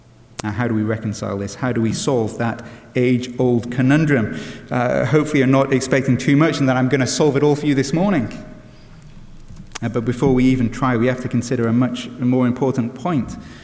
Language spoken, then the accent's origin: English; England, United Kingdom; I've got to say, as an Englishman, that appeals to me